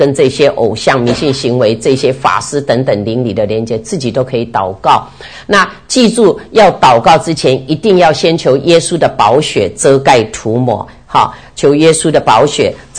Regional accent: Taiwan; 我们从台湾来大概都知道哈

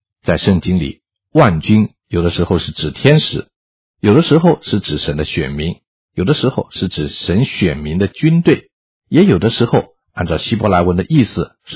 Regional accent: China; 用我们中国人的话来形容的话，就是说他们过着醉生梦死、行尸走肉的生活。

